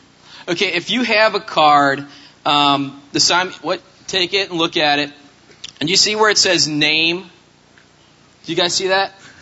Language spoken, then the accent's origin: English; New York, United States; Well, I'm from Westchester, and I don't know about you guys, but in Westchester, we need to have the whole address